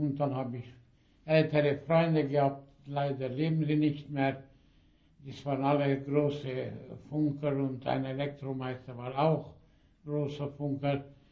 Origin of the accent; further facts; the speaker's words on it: Sopron, Győr-Moson-Sopron, Hungary; geboren bin ich hier in Sopron, 1920, am 13. Juni. Die Eltern stammen aus Siebenbürgen, aus Großungarn, jetzt Rumänien. Sie waren sächsische Deutsche.